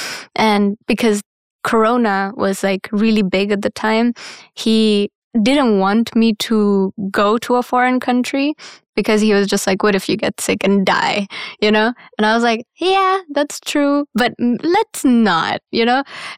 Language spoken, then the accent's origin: English; Rwanda; Yeah. Growing up in Rwanda, that's one of the classes that I took.